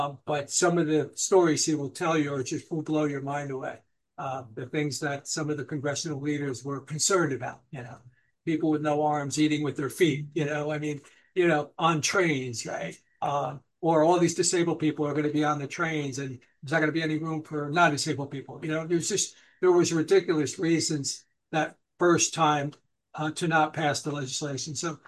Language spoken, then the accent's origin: English; Newburgh, New York, United States; And he had an office here in my hometown in Newburgh.